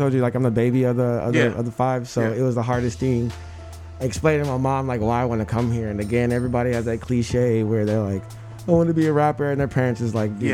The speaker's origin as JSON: {"language": "English", "region": "Tennessee", "country": "United States", "lives_now": "California, United States", "said": "I came from Tennessee, and now I'm in California."}